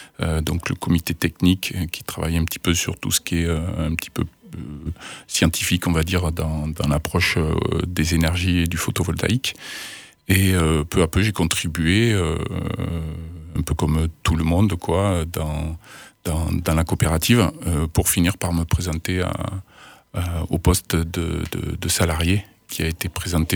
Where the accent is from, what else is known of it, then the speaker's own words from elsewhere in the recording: Nouvelle-Aquitaine, France; born there; Et je suis arrivé dans la région de Cap-de-Nac, moi, au début, avec mon père qui a trouvé un boulot là-bas. Mais sinon, je suis né en Charente-Maritime. Et donc, Villefranche, oui, j'y ai passé quelques années, puisque j'ai fait mon lycée au public.